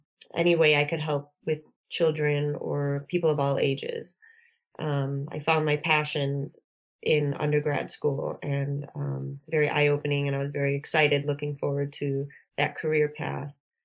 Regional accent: Illinois, United States; Growing up in Illinois, I know it's very different than the culture in California

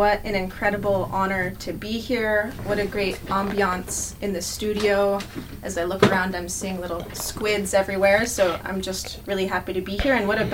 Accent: United States; I use she, her pronouns. And I grew up in Lake Tahoe's North Shore.

